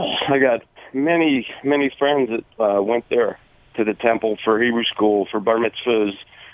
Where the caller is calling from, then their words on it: Canyon Country, California, United States; Canyon Country, California.